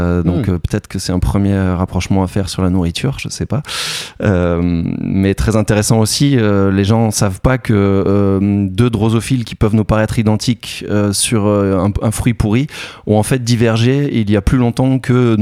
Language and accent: French; Provence-Alpes-Côte d'Azur, France; moved away; also born or lived in Rennes / England; je suis parti de Provence, j'ai étudié à Rennes, en Bretagne, magnifique région et gens adorables